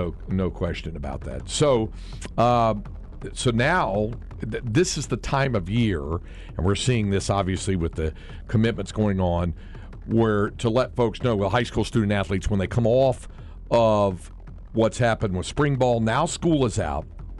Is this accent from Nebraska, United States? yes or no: yes; Omaha, Nebraska, United States; I grew up in Omaha, and I worked in Mount Pleasant.